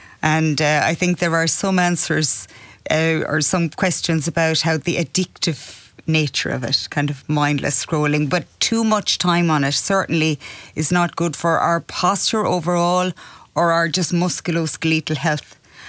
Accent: Munster, Ireland; I was born and raised in Tipperary and went to a convent school

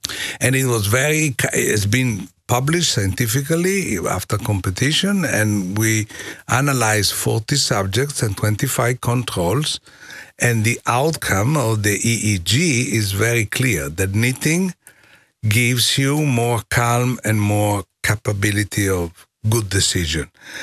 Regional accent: Milan, Lombardy, Italy; English is a second language; I'm from Milan

